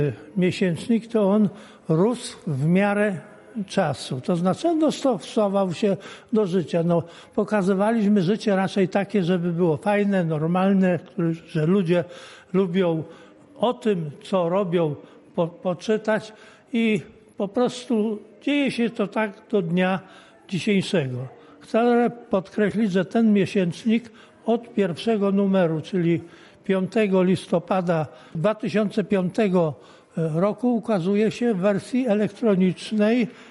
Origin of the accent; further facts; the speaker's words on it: Dębica, Subcarpathian Voivodeship, Poland; bo ja pochodzę z Dębicy, przyjeżdżałem tu 50 lat temu, 50, czyli trochę lat już mam dzisiaj